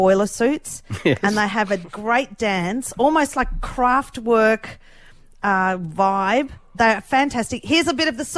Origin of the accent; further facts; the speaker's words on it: Finland; I'm from Finland